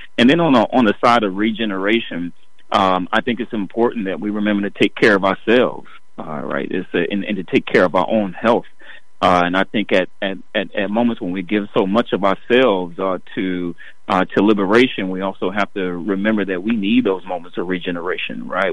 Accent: the South, United States; I come from the South. I've farmed. I have seen what poor looks like. We had outhouses.

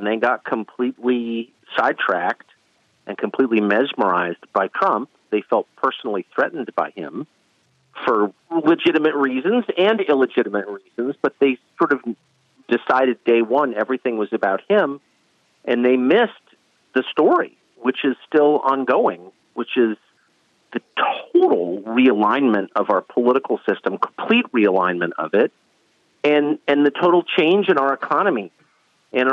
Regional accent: California, United States; I'm from Southern California. I'm 50. You know, I just didn't grow up in that world.

